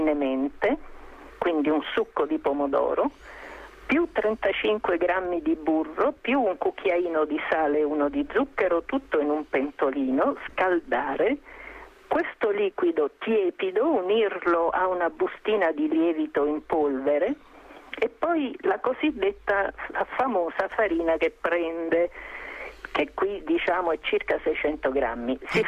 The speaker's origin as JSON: {"language": "Italian", "town": "Vicalvi", "region": "Lazio", "country": "Italy", "said": "Si chiama Bicalbi, è un paese grande come uno sputo e sta appunto all'incrocio fra 3 regioni, sta nel Basso Lazio, ma era Regno di Napoli, ed è vicino all'Abruzzo a 2 chilometri."}